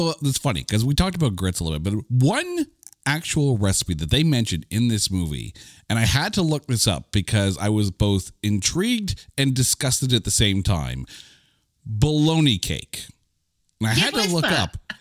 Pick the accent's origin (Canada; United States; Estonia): Canada; Because I'm Canadian.